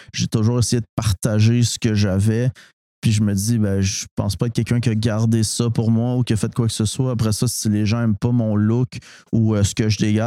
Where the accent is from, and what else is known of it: Montréal-Est, Quebec, Canada; born or raised there